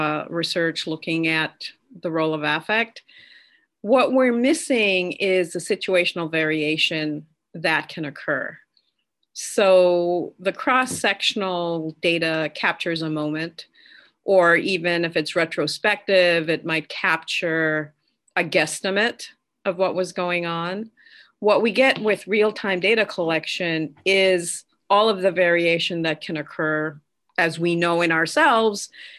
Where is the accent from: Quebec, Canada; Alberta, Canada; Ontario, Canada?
Quebec, Canada; Montreal; I grew up in Montreal, Canada